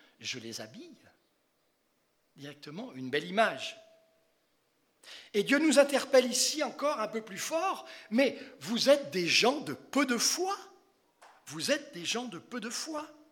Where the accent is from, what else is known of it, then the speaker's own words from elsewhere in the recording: France; Si on devait demander aux Français, je suis Français, hein